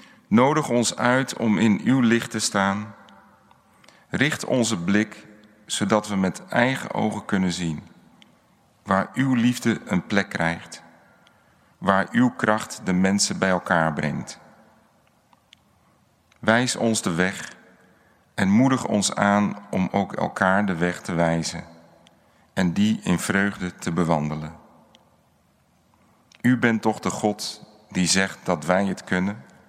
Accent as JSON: {"language": "Dutch", "town": "Amsterdam", "region": "North Holland", "country": "Netherlands", "said": "Ja, ik kom uit Amsterdam"}